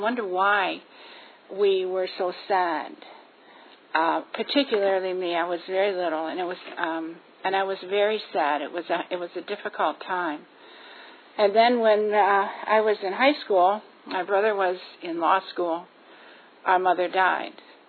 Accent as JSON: {"language": "English", "region": "Michigan", "country": "United States", "tie": "born there", "accent": "Midwestern", "said": "I was born in Michigan. You probably hear that, and I apologize for that. But I don't hear it. My kids say that they can hear the Midwestern twang."}